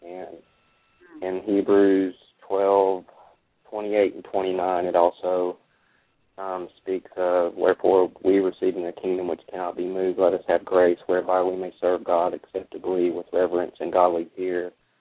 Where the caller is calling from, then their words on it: Fort Walton Beach, Florida, United States; I'm calling from Fort Walton Beach.